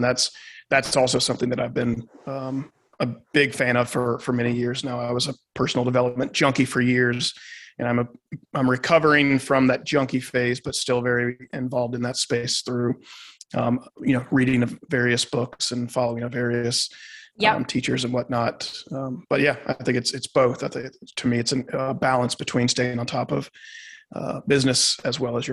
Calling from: Tucker, Georgia, United States; I'm in Tucker, Georgia, which is a suburb just outside of Atlanta, Georgia.

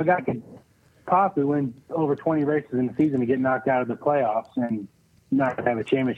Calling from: Plano, Texas, United States; I'm calling from Dallas, Texas, actually a suburb of Dallas, north, about 12 miles, a town called Plano.

